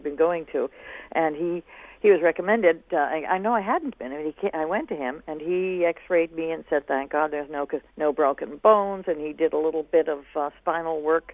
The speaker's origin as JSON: {"language": "English", "region": "Florida", "country": "United States", "said": "I came from Florida and things were pretty separate"}